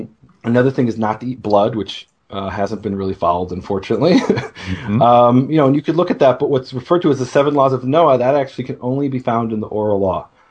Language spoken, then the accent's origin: English; United States; I don't bring this up just because I'm an American